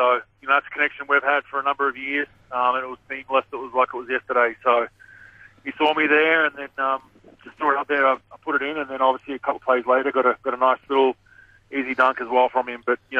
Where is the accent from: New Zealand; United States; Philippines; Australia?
Australia; accent: Australian; I think my sense of humour, my Aussie accent helps a little bit.